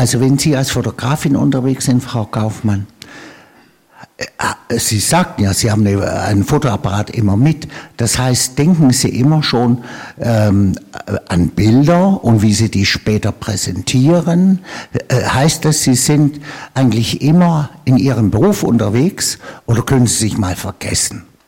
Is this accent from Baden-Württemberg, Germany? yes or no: yes; Stuttgart, Baden-Württemberg, Germany; Ich bin in Stuttgart aufgewachsen und wir Schwaben lernen es halt nie, aber wir probieren es wenigstens.